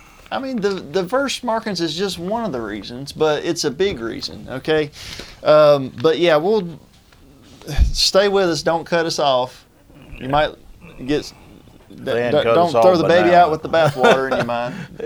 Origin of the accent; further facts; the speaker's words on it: United States; I mean, I'm an American.